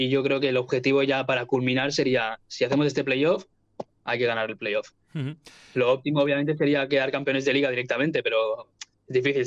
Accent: Viladecans, Catalonia, Spain; soy de Viladecans, de aquí al lado

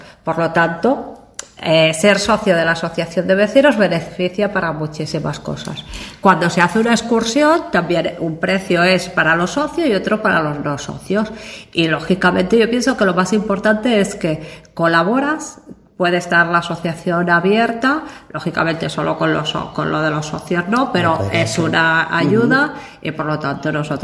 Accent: Extremadura, Spain; now in El Prat de Llobregat, Spain; Mi lugar en el mundo es en el Prat, pero yo soy extremeña, yo soy de Extremadura, y a mí me gusta mucho mi pueblo. Me gusta mucho Almuarín, que yo soy de Almuarín, de la tierra de los higos

